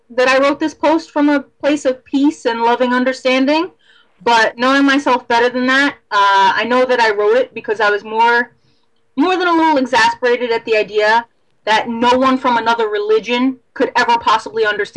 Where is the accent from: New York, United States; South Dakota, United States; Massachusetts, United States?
New York, United States; Sure. I was born and raised in New York. I'm the youngest of six children.